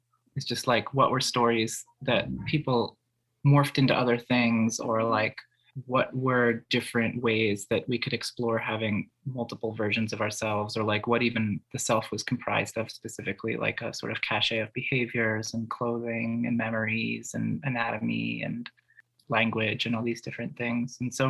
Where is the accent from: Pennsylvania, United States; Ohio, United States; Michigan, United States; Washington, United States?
Pennsylvania, United States; Delaware County; now in Philadelphia, United States; I'm a artist, educator, storyteller, musician, performer person, born and raised in Delco and living, working in Philadelphia for like the past 13 years or so.